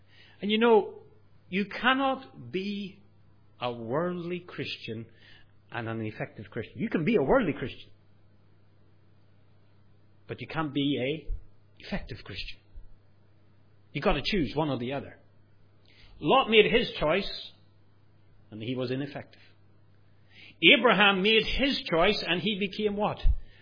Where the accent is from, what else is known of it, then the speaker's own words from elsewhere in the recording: Singapore; I always think that Singaporeans should understand this better than any other nation almost. Why? Because we don't even buy properties.